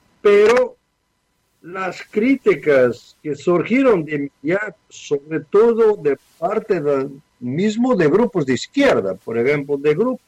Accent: Coimbra, Coimbra District, Portugal; Mi ciudad es Coimbra, que es la ciudad tradicionalmente universitar

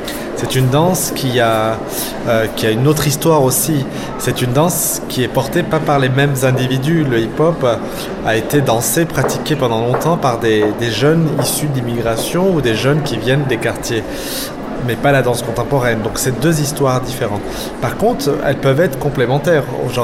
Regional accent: Lyon, Auvergne-Rhône-Alpes, France; Moi, je suis né à Lyon et je vis à Lyon. Mais je travaille à Paris, donc je fais tout le temps des allers-retours.

